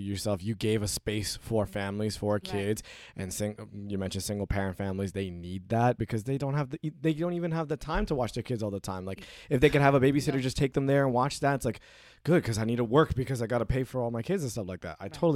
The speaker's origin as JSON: {"language": "English", "town": "Brooklyn", "region": "New York", "country": "United States", "tie": "born there", "said": "Well, I was born in Brooklyn, so."}